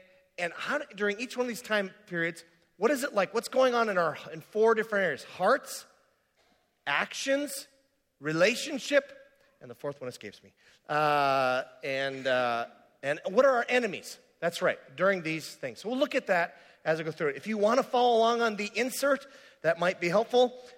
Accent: Minnesota, United States; remember, I'm from the Iron Range, we like things extremely simple. That's just the way we are.

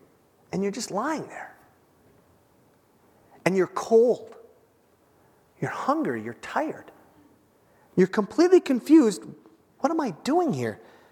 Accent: Minnesota, United States; you know, we're from Minnesota, you might be doing that.

